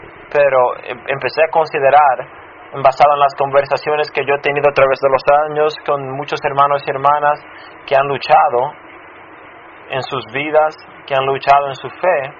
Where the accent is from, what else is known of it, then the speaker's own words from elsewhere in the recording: Chicago, Illinois, United States; Yo nací y me crié en Chicago, en la ciudad de Chicago. Yo me crié en una casa rompida, quebrantada.